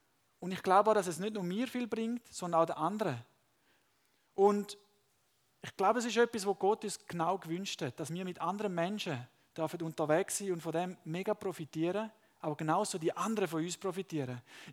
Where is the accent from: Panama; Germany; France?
Panama; Es gibt einen Ort in Panama, dort wo ich aufgewachsen bin, hat es in der Nähe einen Vulkan gehabt.